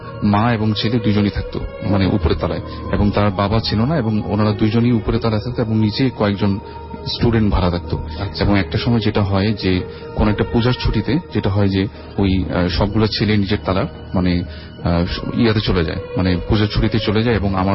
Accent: Dhaka, Dhaka Division, Bangladesh; আমি পুরান ঢাকা থেকে আসছি।

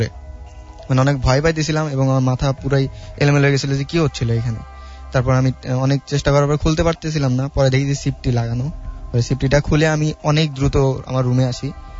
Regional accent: Dhunat, Rajshahi Division, Bangladesh; now in Dhaka, Bangladesh; আমি ঢাকাতে সেগুনবাগিচায় থাকি, আর আমার হোম ডিস্ট্রিক্ট বগুড়ার ধুনটে।

